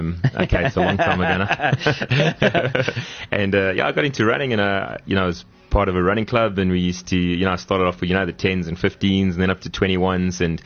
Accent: Kempton Park, Gauteng, South Africa; also born or lived in Birmingham, United Kingdom; So grew up here. I grew up in Kempton Park on the East Rand.

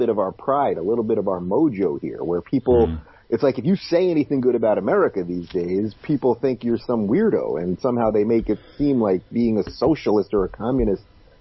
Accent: Long Island, New York, United States; also born or lived in Brooklyn; now in Los Angeles, United States; I was actually born in Brooklyn, and I grew up in Long Island. I went to college in upstate New York. I lived in Manhattan most of my life. So I'm a true New Yorker.

